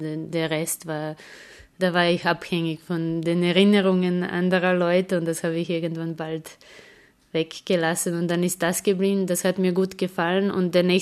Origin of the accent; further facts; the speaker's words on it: Belgrade, Serbia; das Radio war auch eigentlich sehr wichtig für mich in den 90ern in Belgrad, wo ich aufgewachsen bin